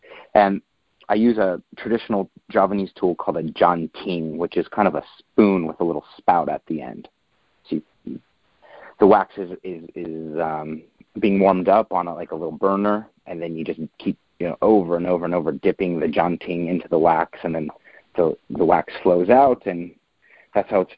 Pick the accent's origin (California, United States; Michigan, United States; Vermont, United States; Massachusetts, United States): California, United States; So I grew up in Southern California as just a normal suburban middle-class kid.